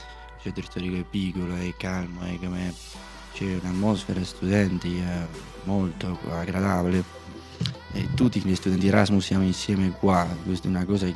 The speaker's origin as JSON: {"language": "Italian", "region": "Basque Country", "country": "Spain", "second_language": "Italian", "lives_now": "Italy", "said": "Sono del Paese Basco, conosci?"}